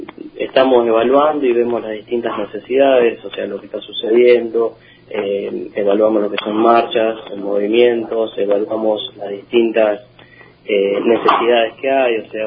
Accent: Argentina; no es la que deberíamos estar viviendo como argentinos

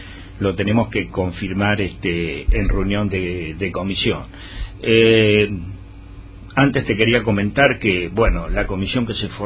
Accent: Rojas, Buenos Aires Province, Argentina; now in Carabelas, Argentina; siendo de que soy oriundo de Rojas y estoy en Carabelas

